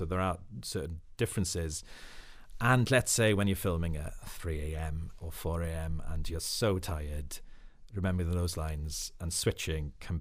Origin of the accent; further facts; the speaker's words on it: Wales, United Kingdom; first language Welsh; English is a second language; I come from Wales, and basically it was a small year of about 30 people from completely different backgrounds to me.